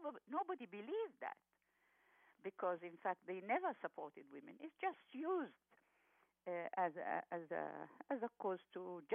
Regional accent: Egypt; I am from Egypt

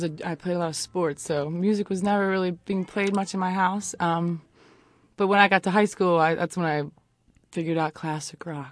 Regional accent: Florida, United States; born there; I think maybe because I was born in Florida, it's not very, you know, very country. It's kind of southern

